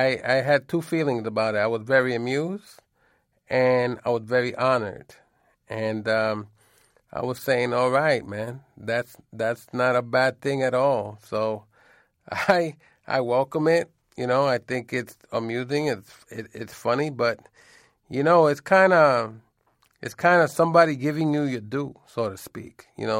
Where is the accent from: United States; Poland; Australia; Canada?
United States; New York; life growing up on the Lower East Side was always a hustle. So it comes like a second nature to me.